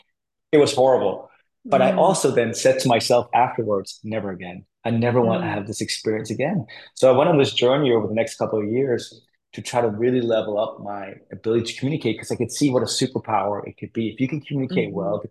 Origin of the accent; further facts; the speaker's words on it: Denmark; I grew up in Denmark, which is a very nice country, but I grew up to like two very idealistic hippie parents